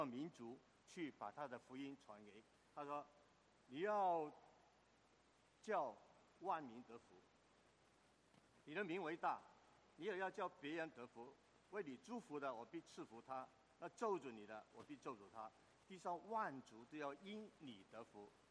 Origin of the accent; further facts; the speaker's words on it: Hong Kong; 我在香港长大